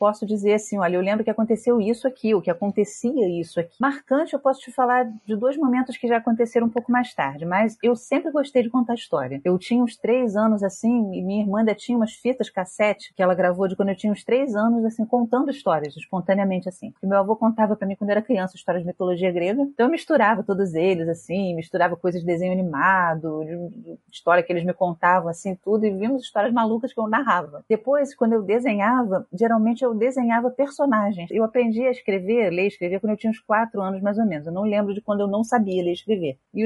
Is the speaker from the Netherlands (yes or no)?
no; Rio de Janeiro, Brazil; born there; now in Niterói, Brazil; moro aqui em Niterói, nasci no Rio de Janeiro, né, mas moro em Niterói.